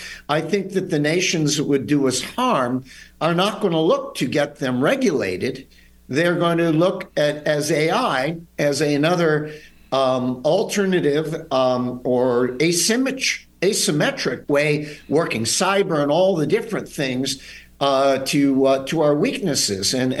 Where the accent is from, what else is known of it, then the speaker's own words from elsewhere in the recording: Chicago, Illinois, United States; and I grew up with in Chicago with going to games with Ernie Banks and Ron Sano